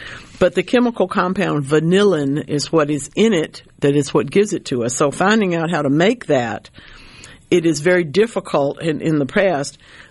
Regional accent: Louisiana, United States; there are parts that are in the very, very far south of my home state of Louisiana where the roads are not there anymore.

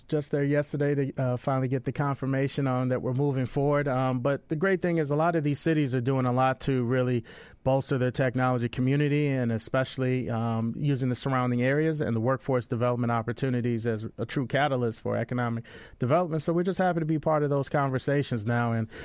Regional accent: Chicago, Illinois, United States; Born and raised in Chicago, which is really important if you're going to start something like this in Chicago.

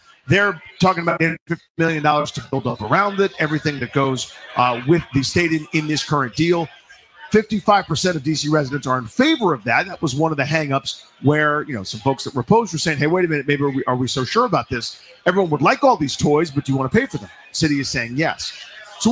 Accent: Virginia, United States; also born or lived in Washington, D.C.; Born and raised in Northern Virginia, went to kindergarten through college in D.C., then lived in the city limits for whatever it is, like 21 or 22 years.

